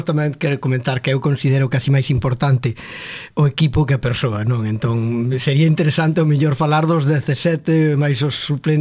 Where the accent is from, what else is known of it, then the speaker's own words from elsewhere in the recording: Perlío, Galicia, Spain; also born or lived in Caldas de Reis; meus pais viñeron a vivir a Perlío, alá polos anos 50, non? Eu nacín, a pesar diso, nacín en Caldas de Reis. Pero aos poucos días, pois, bueno, xa estaba en Perlío, non?